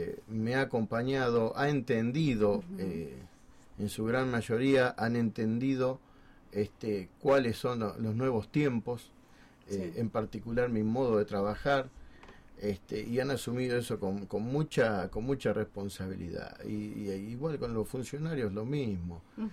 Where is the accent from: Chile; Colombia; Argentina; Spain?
Argentina; Buenos Aires Province; a mí me recuerda mucho mi pueblo, en la provincia de Buenos Aires.